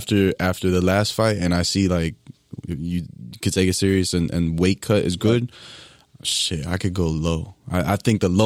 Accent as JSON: {"language": "English", "town": "Miami", "region": "Florida", "country": "United States", "tie": "born or raised there", "said": "I jumped around. I jumped around Kendall to Coral Gables to Coral Gables to... back to Kendall"}